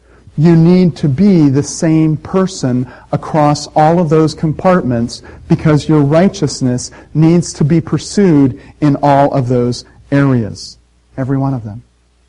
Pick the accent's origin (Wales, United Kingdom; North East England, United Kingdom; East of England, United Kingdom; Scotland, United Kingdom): Scotland, United Kingdom; I'm Scottish, and the Scots are known to be really thrifty.